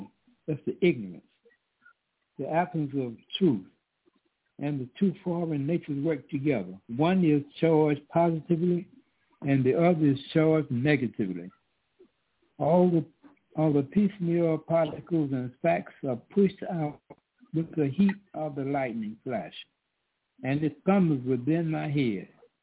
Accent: Mount Vernon, New York, United States; I'm calling on asking a roll call, and I'm from Mount Vernon, New York.

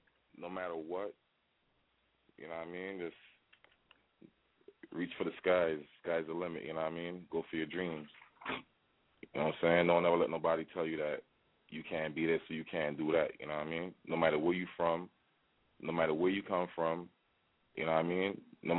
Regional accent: U.S. Virgin Islands; growing up in the Virgin Islands, and I mean, like, seeing all my friends into, like, a lot of different stuff

